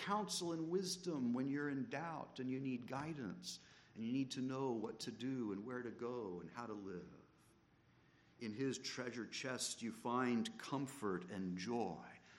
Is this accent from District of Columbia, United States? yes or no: no; Pasadena, California, United States; in my hometown, Pasadena.